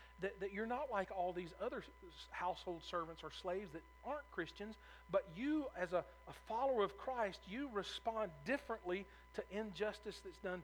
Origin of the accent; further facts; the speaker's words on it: United States; born there; I thank God that I was born in America, because I've been in other countries and I'm glad I wasn't born there.